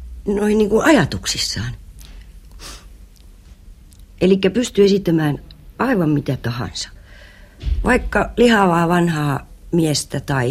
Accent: Sipoo, Uusimaa, Finland; mähän olen Sipoosta kotoisin Östersundomista, joka oli siis siihen aikaan, kun minä olin pieni, eli 40-luvulla, niin se oli siis hyvin ruotsinkielistä seutua ja siellä oli vaan ruotsinkielinen pikkukoulu ja äiti laittoi mut sinne

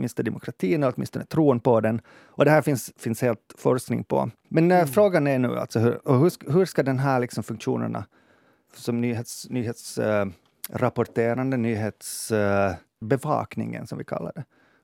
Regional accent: Ostrobothnia, Finland; när jag växte upp i Österbotten som tonåring

